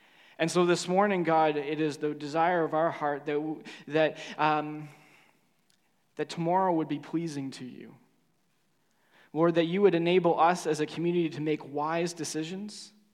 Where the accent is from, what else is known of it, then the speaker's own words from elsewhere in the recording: Cambridge, Ontario, Canada; I grew up in Cambridge in my high school years, and I attended Galt Collegiate Institute downtown.